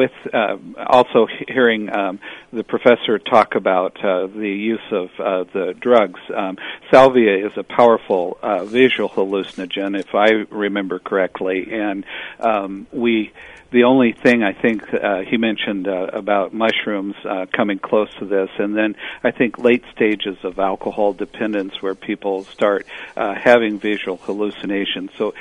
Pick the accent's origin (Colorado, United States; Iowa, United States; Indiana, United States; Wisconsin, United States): Iowa, United States; Marshalltown; I chair the Human Resources Committee, and I'm from Marshalltown.